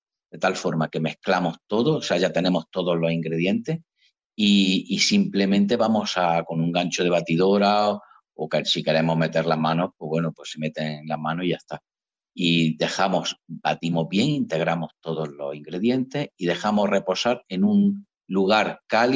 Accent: Jaén, Andalusia, Spain; yo siendo de Jaén tengo que tirar para mi tierra.

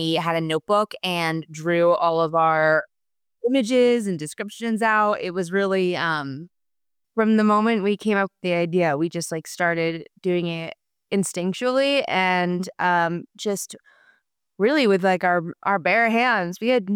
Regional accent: Colorado, United States; We are from Colorado, and so everyone is just like, you know, where are we going to go on a hike this weekend?

